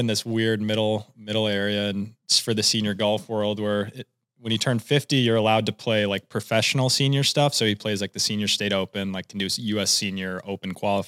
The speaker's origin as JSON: {"language": "English", "town": "Edina", "region": "Minnesota", "country": "United States", "tie": "born or raised there", "said": "I grew up in Edina still. My family still lives there."}